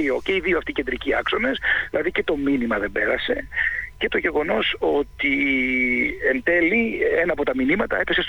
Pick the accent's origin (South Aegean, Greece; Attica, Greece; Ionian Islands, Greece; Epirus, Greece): Ionian Islands, Greece; Με πολύ ενθουσιασμό συμμετείχα σε αυτές τις εκλογές στην Κεφαλονία και στην Ιθάκη. Είναι η πατρίδα μου.